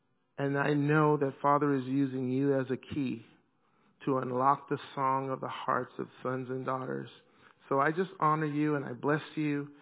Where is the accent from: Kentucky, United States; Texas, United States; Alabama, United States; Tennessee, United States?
Alabama, United States; I'm from Alabama. I'm Southern born and Southern bred, as the group … would say.